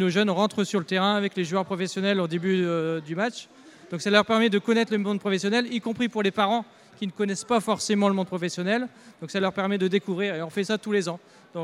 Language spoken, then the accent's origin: French; France; parce que forcément, on est français